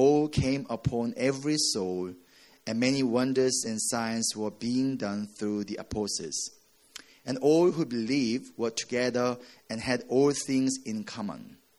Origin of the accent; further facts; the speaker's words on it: South Korea; English is a second language; moved away as an adult; now in United States; I turn 40 years old this year, and I'm growing up in South Korea for 27 years. So I've been in here for 12 years, 13 years, so I'm still learning English.